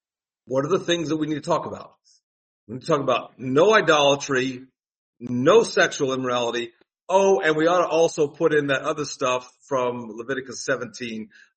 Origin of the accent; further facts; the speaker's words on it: United States; because we Americans are like, well, I'm an American, I don't have to do anything anybody tells me to do.